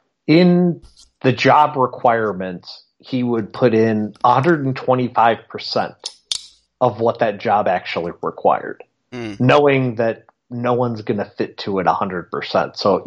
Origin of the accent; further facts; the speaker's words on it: Naperville, Illinois, United States; my school – it was a suburban school. It was in Naperville, and there were definitely classes within Naperville.